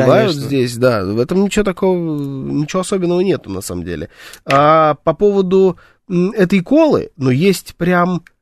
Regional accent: Saint Petersburg, Russia; Мы, кстати говоря, из Питера

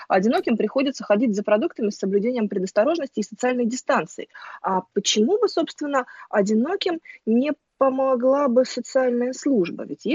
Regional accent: Moscow, Russia; Я коренная москвичка

